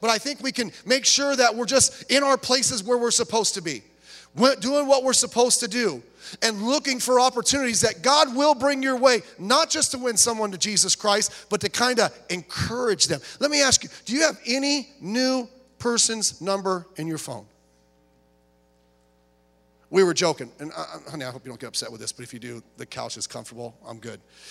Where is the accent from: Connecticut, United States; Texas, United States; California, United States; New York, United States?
California, United States; Long Beach; That's where I was born. I grew up in Long Beach. Lifelong Long Beachian. Except for the years I spent at Bible college and the 1 year, which seemed like 100 years, we spent in Florida.